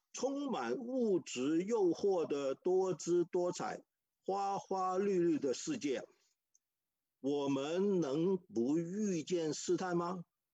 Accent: Hong Kong; 第一个呢就是我是在香港长大。那我在香港的时候是个穷光蛋。

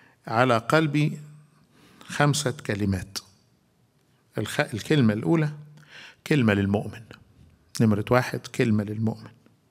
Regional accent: Egypt; عندنا في مصر لحد دلوقتي مع أنها بتنقرض لكنها موجودة

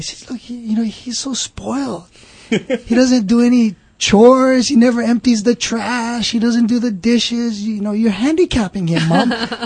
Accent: Hawaii, United States; Well, I'm a local boy. I grew up here in Hawaii. Grew up right here in my early days. It was in Mauna Loa, Mauna Loa Gardens.

